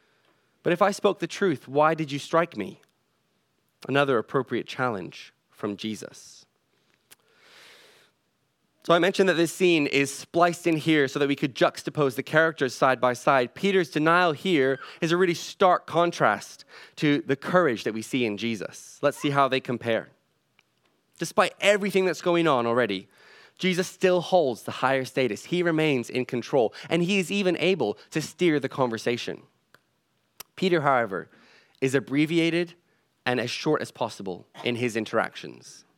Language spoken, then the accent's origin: English; Macau; accent: North American; I said, well, I sound like I'm from North America, but I'm from Macau. My parents were teachers there. They taught English.